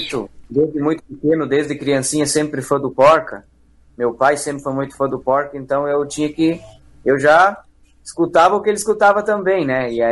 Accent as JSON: {"language": "Portuguese", "town": "Vista Alegre do Prata", "region": "Rio Grande do Sul", "country": "Brazil", "tie": "born or raised there", "said": "Eu sou natural de Vista Alegre do Prata, não muito longe de Lagoa Vermelha."}